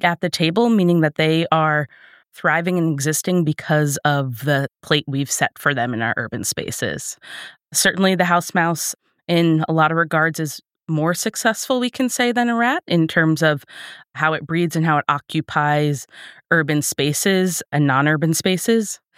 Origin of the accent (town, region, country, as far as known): New York, United States; born or raised there